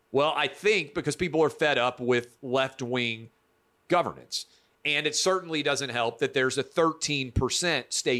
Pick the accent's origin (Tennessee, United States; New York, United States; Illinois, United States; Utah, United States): Tennessee, United States; And now he's taking shots at Tennessee, my home state.